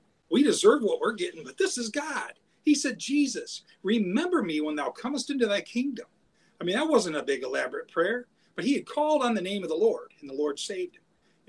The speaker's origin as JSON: {"language": "English", "town": "Grand Rapids", "region": "Michigan", "country": "United States", "said": "I'm an evangelist from Grand Rapids, Michigan area."}